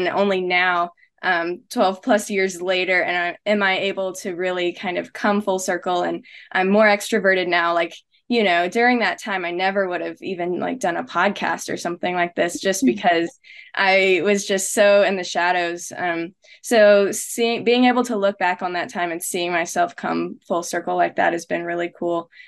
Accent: the South, United States; And I grew up in the South.

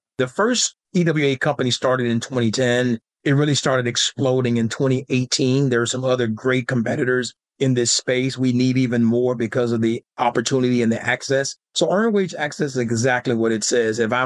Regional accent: Memphis, Tennessee, United States; I'm from Memphis, born and raised.

